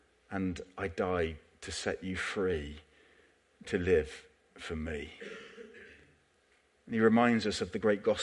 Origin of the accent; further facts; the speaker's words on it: Bradford-on-Avon, South West England, United Kingdom; He was walking through my hometown in Bradford-on-Avon back in the 1980s.